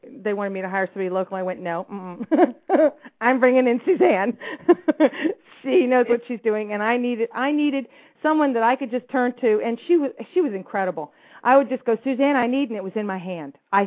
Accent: the South, United States; Yeah, that's right. Can you tell I'm from the South?

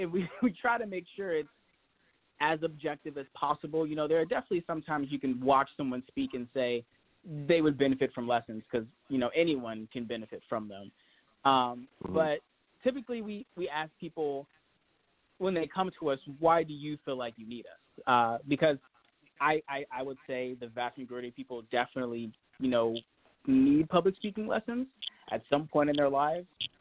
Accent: Washington, District of Columbia, United States; Yeah, so as someone who's, you know, from Washington, D.C., born and raised in Northeast, one of the biggest things for me was not being shy, learning how to speak for myself.

